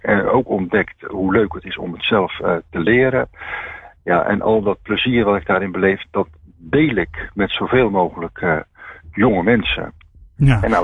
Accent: Oud-Beijerland, South Holland, Netherlands; now in Rotterdam, Netherlands; Ik ben nu, mag ik me wel Rotterdammer noemen. Maar na zoveel jaren actief te zijn in Rotterdam en daar te wonen. Maar oorspronkelijk kom ik uit de Hoekse Waard.

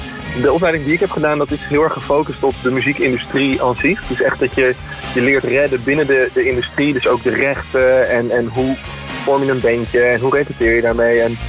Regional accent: Rotterdam, South Holland, Netherlands; Nou, toevallig wist ik dat wel, want ik kom oorspronkelijk uit Rotterdam en ik heb 2 jaar in Ommoord gewoond.

